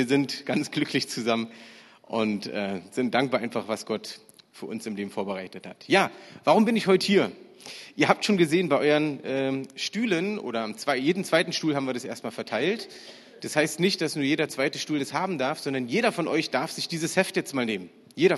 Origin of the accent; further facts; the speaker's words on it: Berlin, Germany; ich komme aus Berlin, ich lebe in Berlin, bin in Berlin aufgewachsen, habe sogar noch die Zeiten der Mauer erlebt. Als ich 9 war, ist die Mauer niedergefallen.